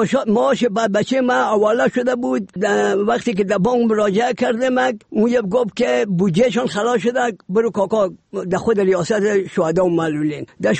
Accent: Kabul, Afghanistan; از کابل هستم، چلستون.

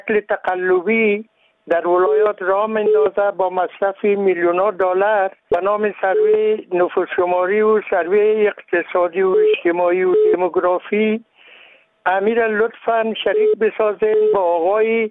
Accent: Baghlan, Afghanistan; از ولایت بغلان.

